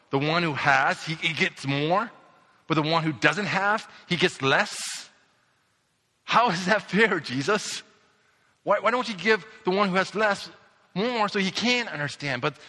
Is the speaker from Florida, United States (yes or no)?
no; Nebraska, United States; I grew up in Nebraska. I grew up in the heart of Nebraska, Farmtown, USA. I grew up with a lot of farmers.